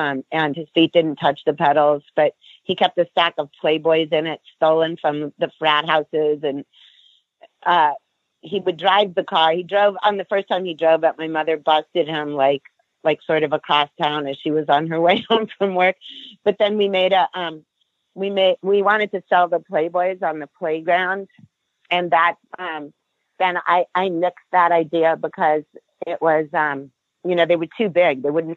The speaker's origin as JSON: {"language": "English", "region": "New York", "country": "United States", "tie": "born or raised there", "also_born_or_lived": "Connecticut", "said": "No, I was born in New York City, and I lived in upstate New York in in the days when our phone numbers were party lines and only had 4 digits. Then I moved to Connecticut, also a small town"}